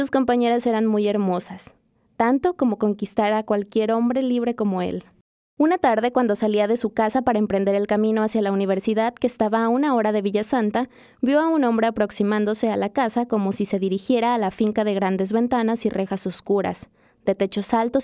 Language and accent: Spanish; Ciudad Guzmán, Jalisco, Mexico; now in Guadalajara, Mexico; Mi infancia la pasé en Ciudad Guzmán, pero mi padre quería acercarse poco a poco a las ciudades más importantes del país.